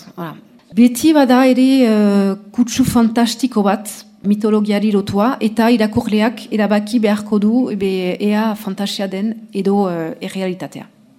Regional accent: Biarritz, Nouvelle-Aquitaine, France; Basque is a second language; Alor, miarritzen antitu naiz, erdaldun familia batean, eta euskara ikasi nuen duela mabost urte.

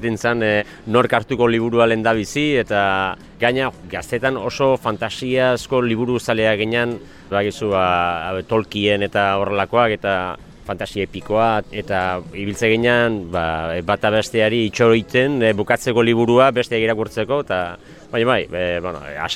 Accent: Zarautz, Basque Country, Spain; ni Zarauztarra naiz

